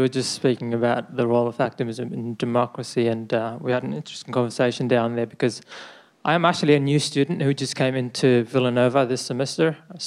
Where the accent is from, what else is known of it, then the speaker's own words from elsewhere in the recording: Australia; now in United States; I've been here about 2 months, and I come from Australia